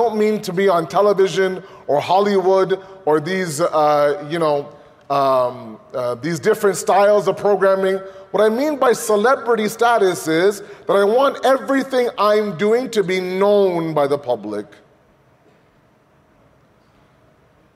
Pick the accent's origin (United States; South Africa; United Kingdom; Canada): Canada; Pickering, Ontario; me growing up in Al-Mahdi in Pickering, every Thursday night was the best night of my week.